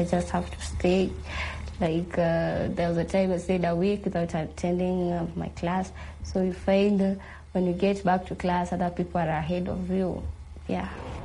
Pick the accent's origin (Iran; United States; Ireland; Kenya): Kenya; I'm 20 years old right now, and I come from the Stateless Shona community in Kenya.